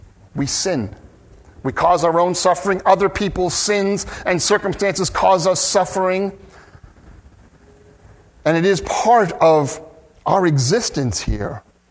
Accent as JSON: {"language": "English", "country": "United States", "said": "And I do wonder about that for us as American Christians."}